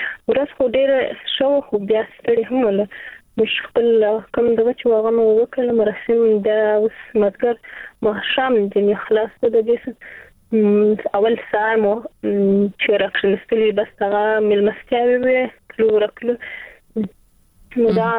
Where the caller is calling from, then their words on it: Zabul, Afghanistan; ما د زابل څخه تماس نیولې دي.